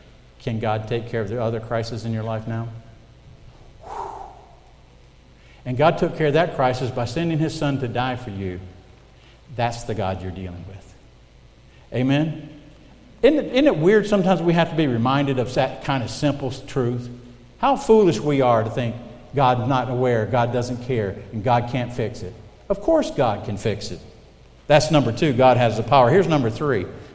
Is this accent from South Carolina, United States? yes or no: yes; South Carolina, United States; born there; I was born in South Carolina, I'm 30 miles from the ocean